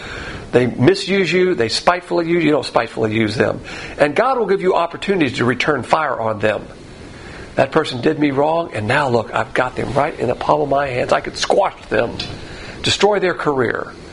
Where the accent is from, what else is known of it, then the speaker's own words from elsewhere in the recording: the South, United States; Now, of course, as a Southerner, if I see a woman out there panhandling, I'll succumb to it more than a man.